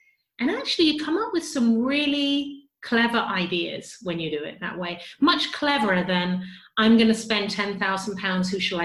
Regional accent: England, United Kingdom; You know, we say niche in England

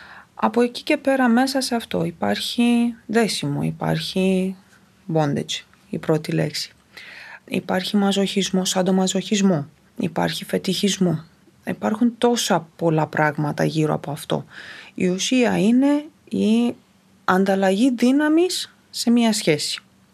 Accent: Romania; moved away as an adult; Είμαι από Έλληνες γονείς, γεννημένη όμως στη Ρουμανία. Και μεγάλωσα εκεί μέχρι τα 18-19.

